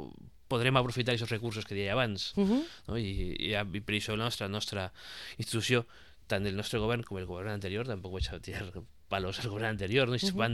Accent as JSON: {"language": "Catalan", "town": "Benicàssim", "region": "Valencian Community", "country": "Spain", "said": "jo soc de Benicàssim i gent de la moda, jo tinc 42 anys ara mateixa"}